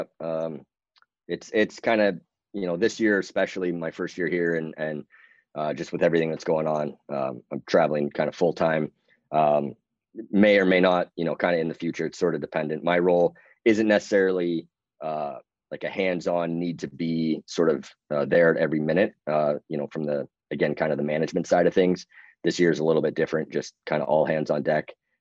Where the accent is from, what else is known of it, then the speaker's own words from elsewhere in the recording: Seattle, Washington, United States; also born or lived in New England / New Jersey; You know, I grew up in Seattle, and then obviously went to school and lived in New England for a long time, and New Jersey.